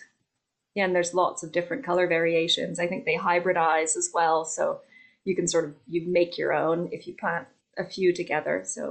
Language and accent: English; Canada; also born or lived in Australia; now in United Kingdom; I'm a transplant, so I'm Canadian originally, but having also lived in Australia